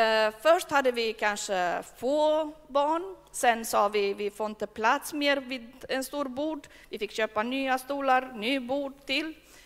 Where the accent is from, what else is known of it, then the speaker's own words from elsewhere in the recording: Sweden; born there; Att jag är född i Sverige, det har mig bara på.